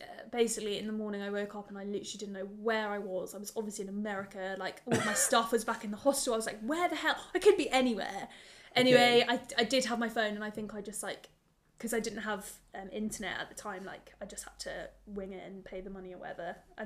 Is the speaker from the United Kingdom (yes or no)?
yes; United Kingdom; Well, I'm British. Like, that's what happens.